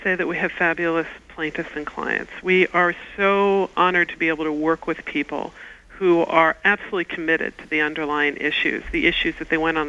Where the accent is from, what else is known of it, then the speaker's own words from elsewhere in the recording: Washington, District of Columbia, United States; Well, I grew up in Washington, D.C., and I spent my childhood going to civil rights demonstrations, anti-war demonstrations, having our house filled with demonstrators.